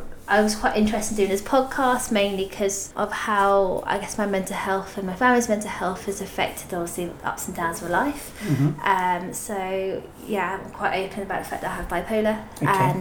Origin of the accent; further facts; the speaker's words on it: Malaysia; now in United Kingdom; So I think for me, I grew up half in Malaysia, half in the UK.